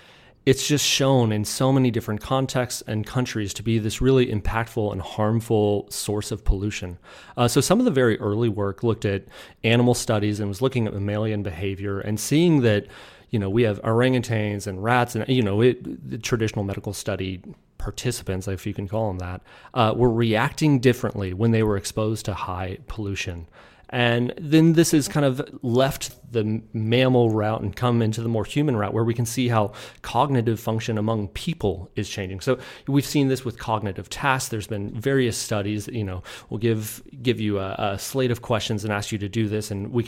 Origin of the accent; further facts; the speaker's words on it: Austin, Texas, United States; So I grew up in Austin, Texas.